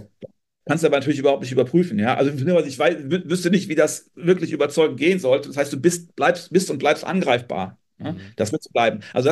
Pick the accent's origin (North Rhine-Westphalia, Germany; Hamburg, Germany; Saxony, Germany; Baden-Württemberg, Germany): North Rhine-Westphalia, Germany; ich bin aus Nähe von Köln, FC-Fan seit ich klein bin.